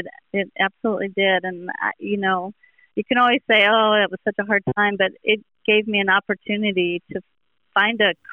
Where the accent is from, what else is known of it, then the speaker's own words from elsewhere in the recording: Kansas, United States; And so I grew up in Western Kansas, and they were going to get a physical therapy program.